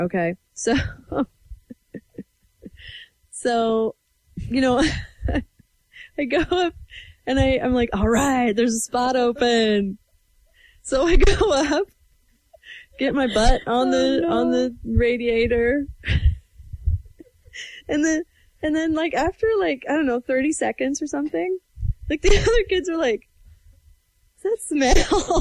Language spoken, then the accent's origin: English; Everson, Washington, United States; So up in Washington State, you know, it gets pretty snowy. I'm from Northwest Washington. This was Nooksack Valley High School, in Everson, Washington.